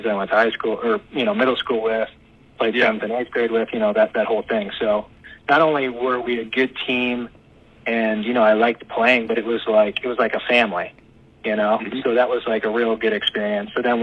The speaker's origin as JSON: {"language": "English", "town": "Strongsville", "region": "Ohio", "country": "United States", "tie": "born or raised there", "said": "So, I grew up in Strongsville, Ohio."}